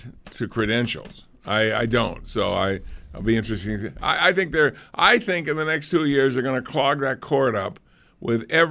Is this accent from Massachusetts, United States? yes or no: yes; Lunenburg, Massachusetts, United States; You know where he built one? In Lunenburg, Massachusetts.